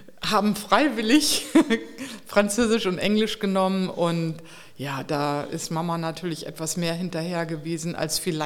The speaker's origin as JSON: {"language": "German", "town": "Delmenhorst", "region": "Lower Saxony", "country": "Germany", "said": "Aus Delmenhorst bei Bremen."}